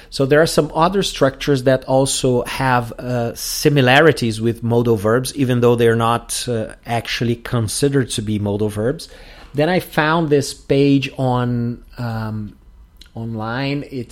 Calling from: Porto Alegre, Rio Grande do Sul, Brazil

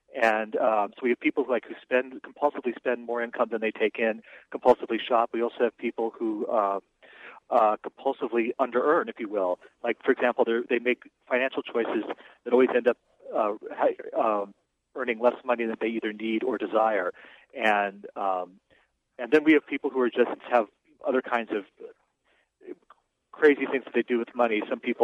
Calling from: Los Angeles, California, United States; Los Angeles.

